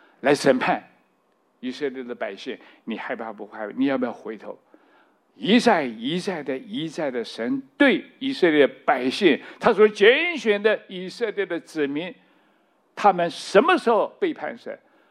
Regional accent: China; 另外我们中国人鸡血鸭血猪血哇什么都吃过啊！我在神学院里头跟那个老师有辩论过，哇，我从小就吃血

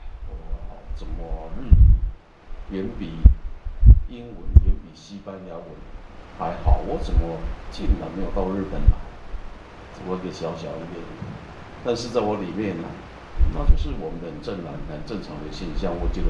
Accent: Taichung, Taiwan; 那回到我家乡后，突然我们是在台中，台中就是台湾的中部

